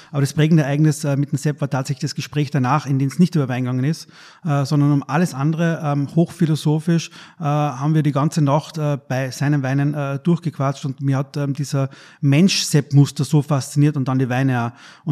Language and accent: German; Carinthia, Austria; Also ursprünglich komme ich aus dem Journalismus, bin in Kärnten aufgewachsen